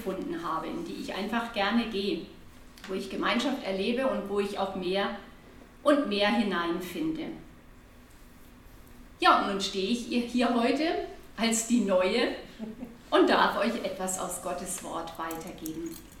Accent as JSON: {"language": "German", "town": "Rendsburg", "region": "Schleswig-Holstein", "country": "Germany", "tie": "born or raised there", "said": "Ich bin geboren und aufgewachsen in Rendsburg und im Januar hierher in meinen Heimatort zurückgekehrt."}